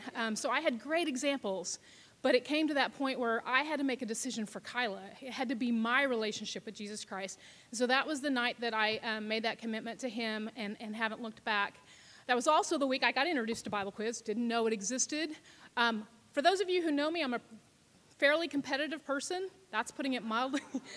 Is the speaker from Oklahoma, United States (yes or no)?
yes; Claremore, Oklahoma, United States; I was born and raised here in Claremore, graduated from Sequoia High School.